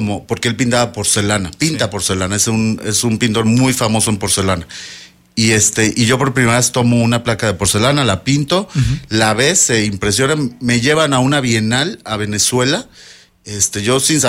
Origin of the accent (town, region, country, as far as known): Mazatlán, Sinaloa, Mexico; born or raised there; also born or lived in Querétaro